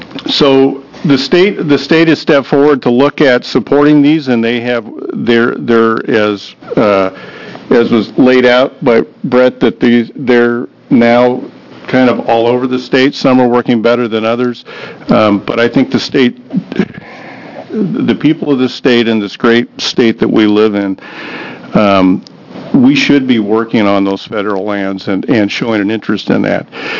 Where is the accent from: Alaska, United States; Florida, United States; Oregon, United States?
Oregon, United States; Coos Bay; I live in Lakeview, born and raised in Coos Bay, and a lifelong Oregonian.